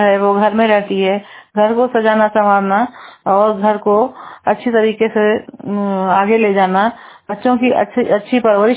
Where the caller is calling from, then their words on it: Mau, Uttar Pradesh, India; मैं जनपद मऊ से हूँ